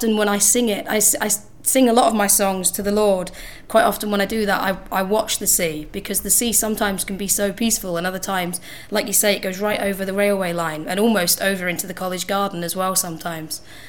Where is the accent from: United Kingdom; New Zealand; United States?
United Kingdom; Saltcoats, Scotland; which is down by the seafront in Saltcoats. Some of you all know about it.